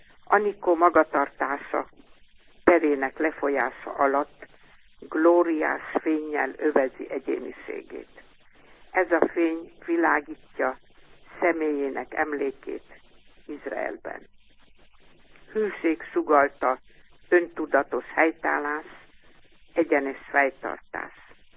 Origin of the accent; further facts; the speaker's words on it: Jánosháza, Vas, Hungary; now in Israel; Onnan származunk mind a ketten, Jánosházáról, a finni nagymama szükebb pátriájából.